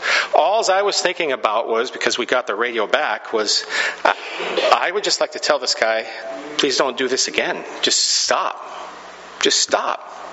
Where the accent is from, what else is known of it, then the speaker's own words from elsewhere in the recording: Stanwood, Washington, United States; also born or lived in Camano Island; I grew up in Camino Island and Stanwood, and they're all Norwegian up there, so we called it Sprouse Ritz.